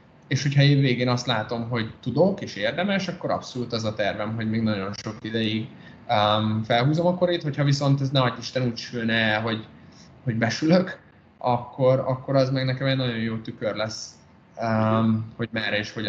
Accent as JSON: {"language": "Hungarian", "country": "Hungary", "said": "kérdezte, hogy hova valósi vagyok, mondtam, hogy Magyarország, hál' Istennek"}